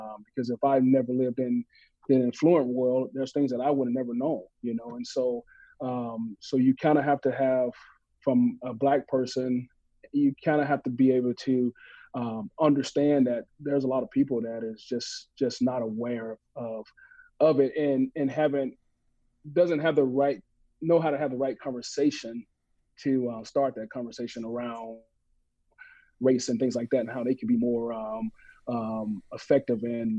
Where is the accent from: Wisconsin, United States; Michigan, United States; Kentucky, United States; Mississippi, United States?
Mississippi, United States; particularly growing up in Mississippi, and you know, having a lot of these things kind of come back to the forefront.